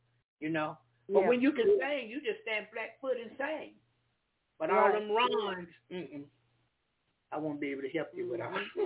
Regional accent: Jacksonville, Florida, United States; I lived in Winter Park, but I'm from Jacksonville. That's where I'm originally from.

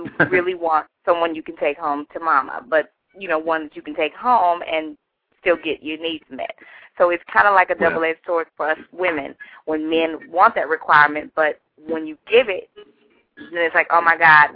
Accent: Texas, United States; now in Kansas City, United States; No, I'm originally from Texas.

